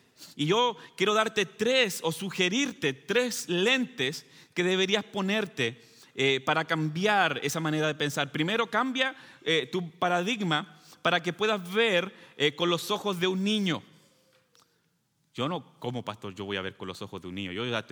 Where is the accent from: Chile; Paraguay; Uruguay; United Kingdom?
Chile; De antemano, yo soy de Chile, entonces a veces pueden cambiar las palabras